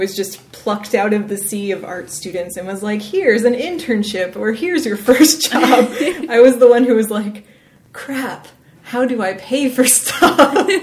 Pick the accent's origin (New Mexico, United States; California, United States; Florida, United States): Florida, United States; I'm from Florida.